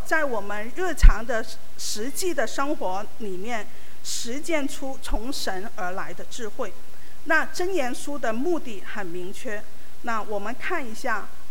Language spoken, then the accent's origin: Chinese; China; 就像我们中国人有一句话，人逢喜事什么精神爽啊